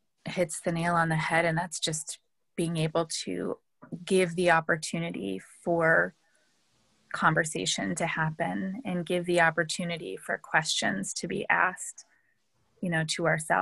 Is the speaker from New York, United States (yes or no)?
no; Minneapolis, Minnesota, United States; fighting for justice in Minneapolis, which is my hometown as well.